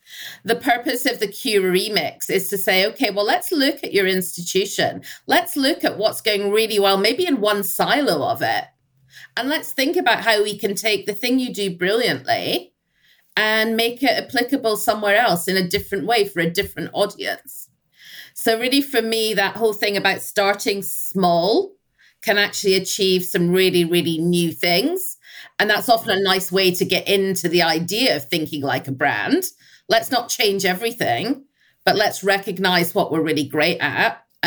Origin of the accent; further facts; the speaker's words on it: Scotland, United Kingdom; I'm Scottish